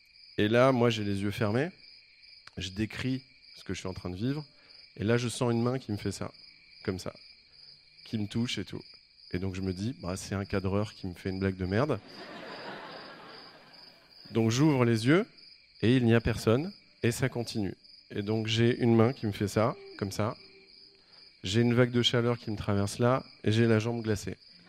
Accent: Rouen, Normandy, France; born there; Je suis né à Rouen, en fait.

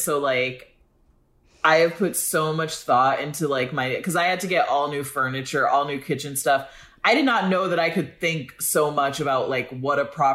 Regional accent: Rockford, Illinois, United States; I grew up in Rockford, Illinois, not a big place.

